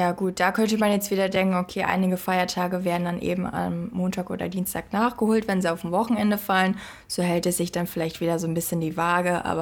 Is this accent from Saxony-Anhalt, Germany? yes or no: no; Hamburg, Germany; Ja, ich komme aus Hamburg.